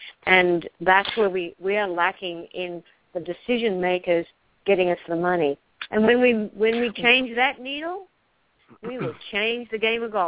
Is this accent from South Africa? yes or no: no; Australia; I grew up in Australia playing boys and girls all together.